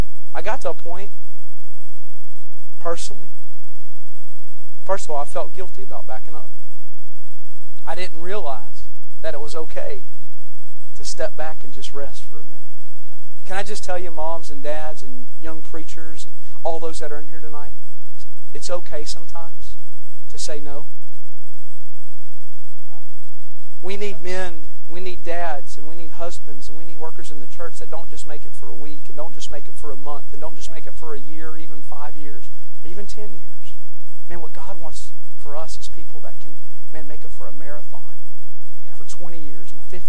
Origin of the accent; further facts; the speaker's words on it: Texas, United States; now in Baltimore, United States; I'm not from Baltimore. Don't be spreading that dirty rumor. I moved there. I'm from North Texas, all right?